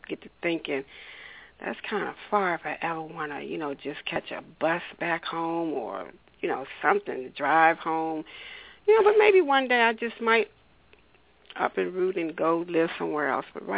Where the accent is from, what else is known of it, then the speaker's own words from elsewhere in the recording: Washington, District of Columbia, United States; now in Maryland, United States; I was basically born and raised in Washington, D.C., and I've been living in Maryland for maybe about 13, 14 years now.